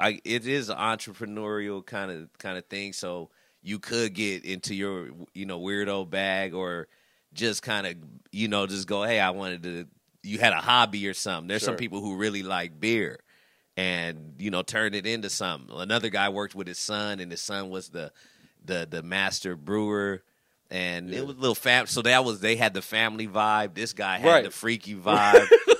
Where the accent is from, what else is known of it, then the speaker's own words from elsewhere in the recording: Fresno, California, United States; Born and raised in Fresno.